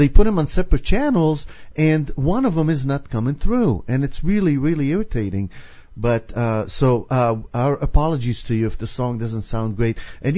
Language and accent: English; California, United States; I mean, we are from California. People that are not here are probably dreaming of being here.